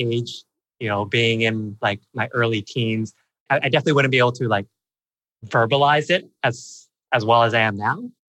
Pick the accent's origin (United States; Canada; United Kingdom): Canada; So born and raised in Canada to, you know, parents that are definitely immigrants.